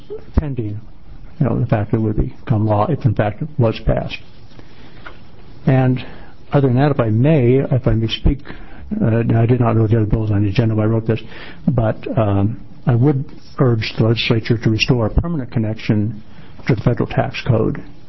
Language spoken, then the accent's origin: English; Keizer, Oregon, United States; I'm from Kaiser, Oregon.